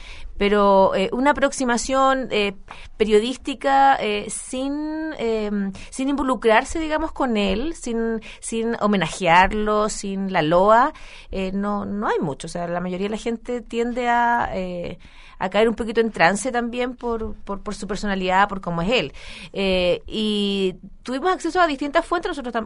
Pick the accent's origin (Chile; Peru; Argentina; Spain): Chile; Chillán, Ñuble; Le empezamos a hablar de Chillán, porque yo soy de Chillán